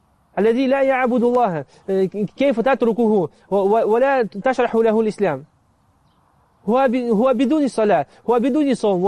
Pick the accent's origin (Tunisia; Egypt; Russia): Russia; أنا مدرس للقرآن للأطفال وللكبار في روسيا في مدينتي